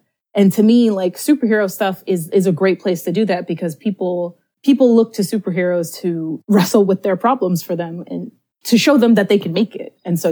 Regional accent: New York City, New York, United States; I grew up in New York City, you know, I was born in 85.

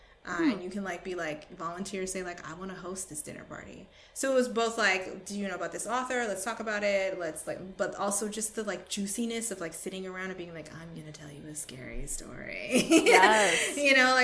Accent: Pacific Northwest, United States; I grew up in the Northwest, so I camped.

